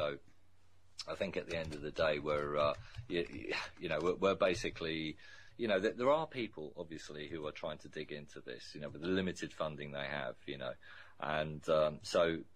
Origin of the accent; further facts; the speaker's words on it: Ireland; I'm actually Irish. I'm defending English soldiers.